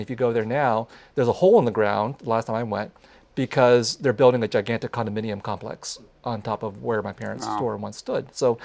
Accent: San Jose, California, United States; I grew up with them in San Jose of the 1970s and 1980s.

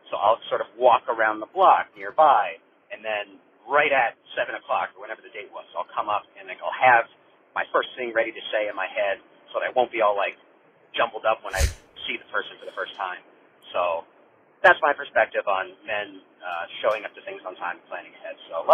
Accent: Columbus, Ohio, United States; I'm from Columbus, Ohio.

